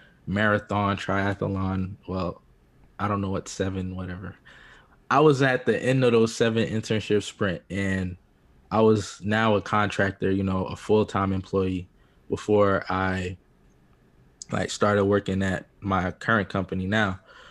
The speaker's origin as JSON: {"language": "English", "region": "New Jersey", "country": "United States", "said": "because I'm coming from New Jersey to move to California."}